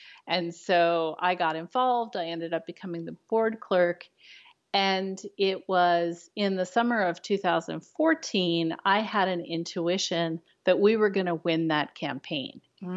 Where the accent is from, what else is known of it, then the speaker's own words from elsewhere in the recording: United States; That as an American, I had a special obligation, and especially as an Irish American whose ancestors fled famine